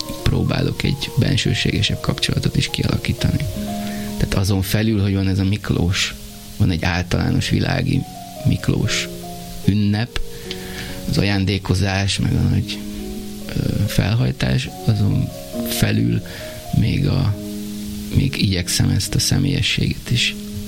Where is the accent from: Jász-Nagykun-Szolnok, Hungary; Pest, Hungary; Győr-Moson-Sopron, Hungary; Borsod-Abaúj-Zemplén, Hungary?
Pest, Hungary; Nagymaros; Nem, ez Nagymaroson. Onnan származom.